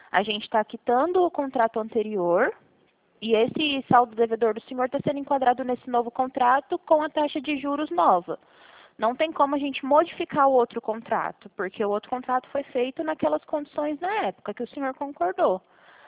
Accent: Presidente Prudente, São Paulo, Brazil; Eu sou de Presidente Prudente, São Paulo.

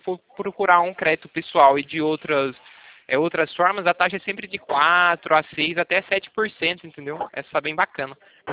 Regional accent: São Paulo, Brazil; Eu sou daqui de São Paulo

